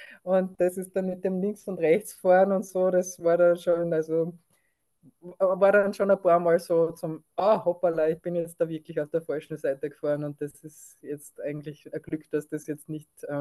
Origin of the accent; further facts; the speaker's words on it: Upper Austria, Austria; Also ich komme aus Oberösterreich